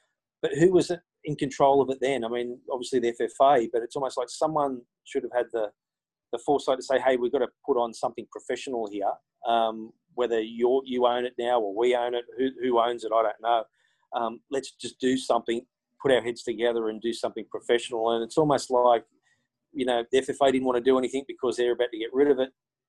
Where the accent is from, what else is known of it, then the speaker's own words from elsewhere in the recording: Newcastle, New South Wales, Australia; Because, I mean, I'm from Newcastle and it's such a massive sport up in the Hunter.